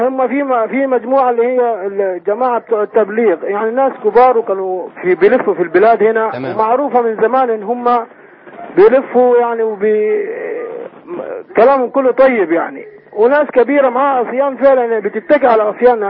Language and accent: Arabic; Aswan Governorate, Egypt; انا من اسوان، في بلد اسمها الدكه